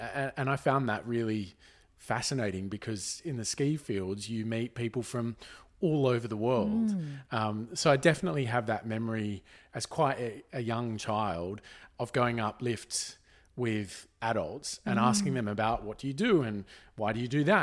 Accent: Jindabyne, New South Wales, Australia; we grew up in Jindabyne, and mum and dad had the pharmacies in Jindabyne and in Perisher, one of the ski resorts.

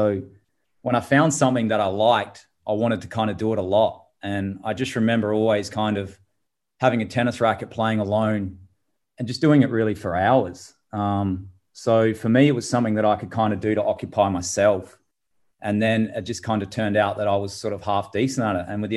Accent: Adelaide, South Australia, Australia; I guess I grew up in Adelaide.

